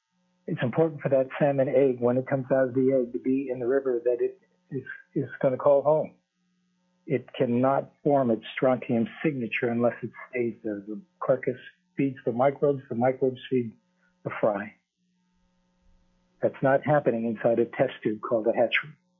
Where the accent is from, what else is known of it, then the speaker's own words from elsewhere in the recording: Alaska, United States; I'm a Tlingit from the Tongass tribe.